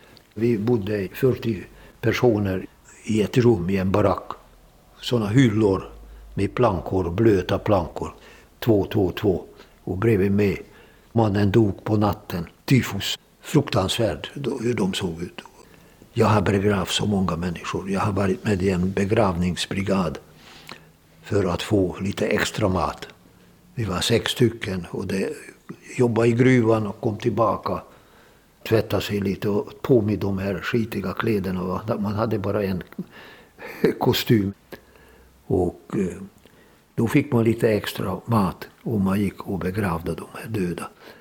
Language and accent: Swedish; Northern Hungary, Hungary; Swedish is a second language; moved away as an adult; now in Sweden; åkte tillbaka till min hemstad i norra Ungern.